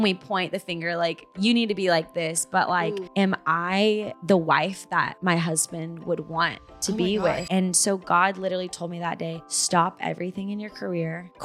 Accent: Arkansas, United States; also born or lived in Los Angeles, United States; now in Nashville, United States; I just moved to Nashville from LA. I was in LA for 7 years and really long time. I know. So I'm originally from Arkansas though.

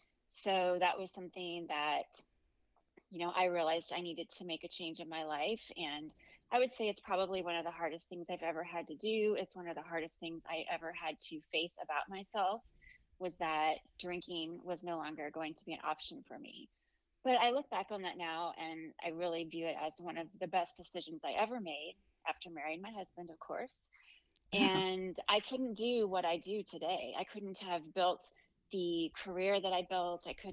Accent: Kansas City, Missouri, United States; I'm from Kansas City, Missouri. I've lived here all my life.

